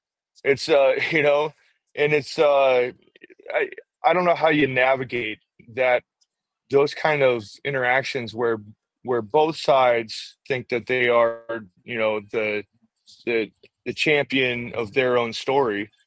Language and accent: English; Kansas City, Missouri, United States; born there; hey, I was born in Kansas City. I'm a huge Chiefs fan.